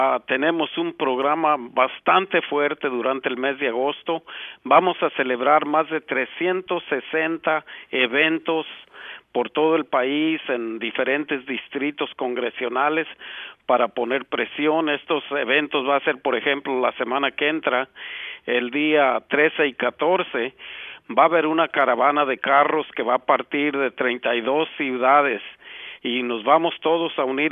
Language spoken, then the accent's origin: Spanish; California, United States; California, el representante Baladao, que representa de Leno, como tú sabes, fue el lugar donde yo crecí, ahí en el Valle Central.